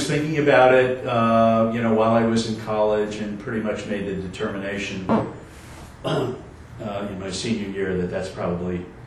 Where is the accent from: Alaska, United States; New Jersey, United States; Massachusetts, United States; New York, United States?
Massachusetts, United States; Newton; also born or lived in Cambridge / Boston; I was born in Cambridge, Mass. And grew up, first 8 years of my life, I lived in a section of Boston called Brighton, Mass. And then we moved to Newton, Mass, where I continued to mature and went to Newton High School